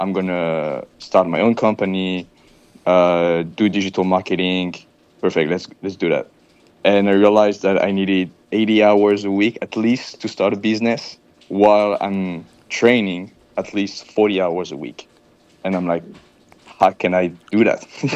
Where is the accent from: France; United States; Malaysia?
France; Grenoble, Auvergne-Rhône-Alpes; English is a second language; So I'm from Grenoble in France. It's in the middle of the Alps. It's actually 1 hour south of Lyon.